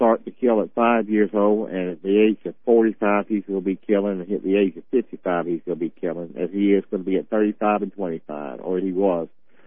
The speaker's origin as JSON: {"language": "English", "region": "the South", "country": "United States", "tie": "born or raised there", "said": "I grew up in the South too"}